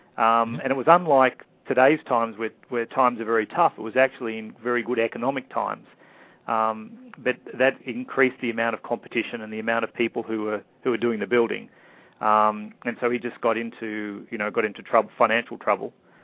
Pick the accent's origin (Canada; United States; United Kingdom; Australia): Australia; we're both Australian, and we're both Australian males.